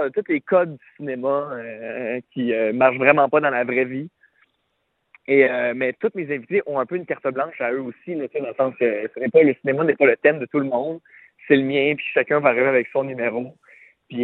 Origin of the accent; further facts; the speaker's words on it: Laval, Quebec, Canada; je m'en vais à Laval, là où j'ai grandi, mon village, et je m'en vais chez ma mère, chez mes parents.